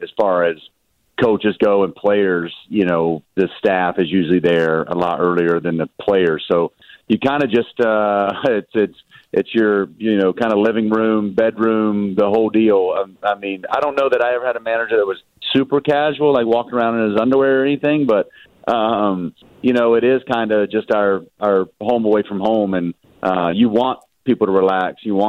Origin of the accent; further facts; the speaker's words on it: the South, United States; My dad, I mean, my dad, we're from the South. I don't think We wear too many robes down there